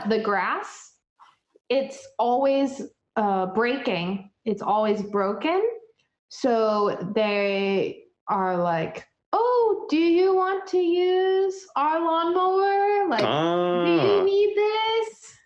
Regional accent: Ohio, United States; now in Nashville, United States; Because I'm from Ohio.

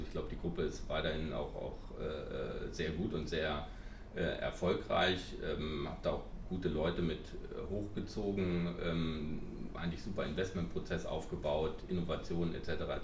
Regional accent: Harz, Germany; und ich komme aus dem Harz, meine sozusagen Herz hängt dann in der Natur

